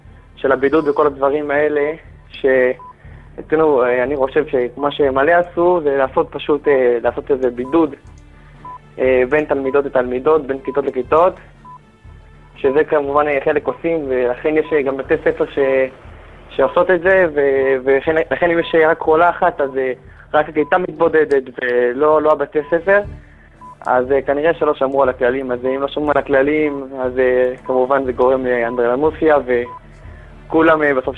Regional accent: Jerusalem, Jerusalem District, Israel; אני ירושלים, רק קודש.

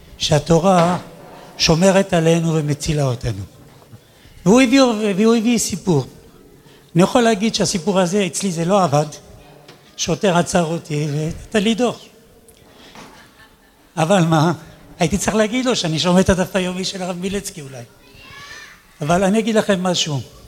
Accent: Netivot, Southern District, Israel; אני מגיע מנתיבות.

